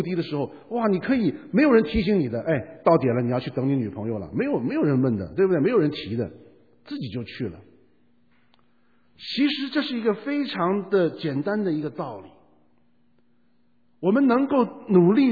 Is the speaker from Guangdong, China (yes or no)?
yes; Guangdong, China; 像我们广东长大说啊，如果有一个热腾腾的这个馄饨面啊，那就是太棒了。